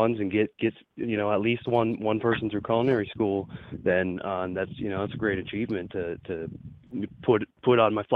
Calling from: Pennsylvania, United States; calling from Pennsylvania.

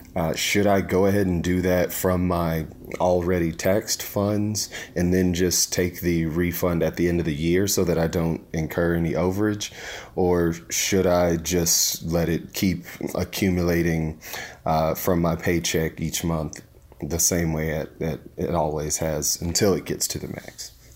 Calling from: Charlotte, North Carolina, United States; from Charlotte, North Carolina, longtime listener, first time question.

